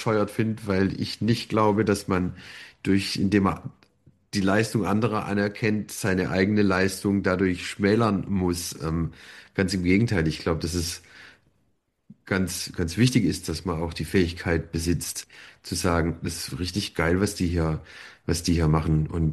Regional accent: Baden-Württemberg, Germany; bei uns hier im Enzkreis, da wo ich herkomme

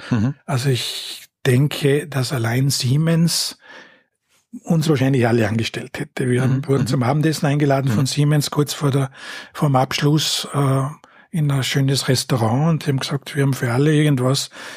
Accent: Trentino-Alto Adige, Italy; moved away as an adult; also born or lived in Vienna; now in Pressbaum, Austria; Ich bin am Bergbauernhof in Südtirol aufgewachsen, bin dann zum Studium nach Wien gekommen und eben irgendwann jetzt im Pressbaum gelandet.

